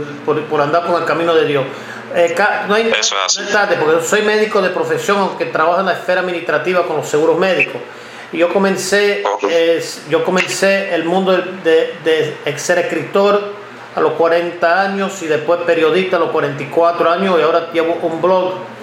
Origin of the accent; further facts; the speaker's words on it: Cleveland, Ohio, United States; born there; Esto fue una noticia de Cleveland, Ohio, donde yo nací en Ohio